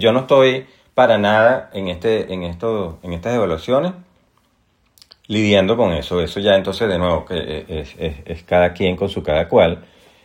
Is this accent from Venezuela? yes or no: yes; Venezuela; Yo soy de Venezuela y muchos de aquí son latinos